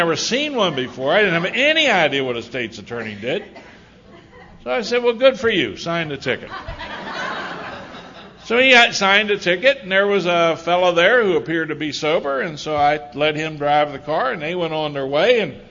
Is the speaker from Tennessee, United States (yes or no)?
no; Hagerstown, Maryland, United States; We went back to my hometown of Hagerstown.